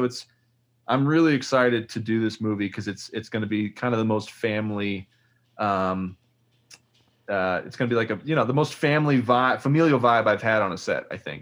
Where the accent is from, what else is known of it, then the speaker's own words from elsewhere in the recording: Oklahoma, United States; I'm from Oklahoma where, you know, one of our main exports is lot lizards.